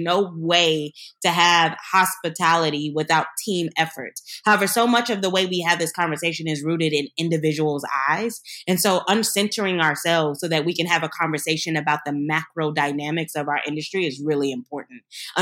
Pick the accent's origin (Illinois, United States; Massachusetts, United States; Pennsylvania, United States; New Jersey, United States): Illinois, United States; Chicago; I'm young, I'm Black, I'm from the South Side of Chicago.